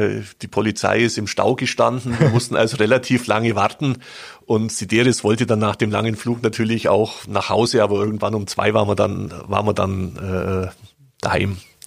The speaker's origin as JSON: {"language": "German", "town": "Augsburg", "region": "Bavaria", "country": "Germany", "tie": "born or raised there", "said": "ich bin ja auch zwischen Lech und Wertach geboren im Vincentinum"}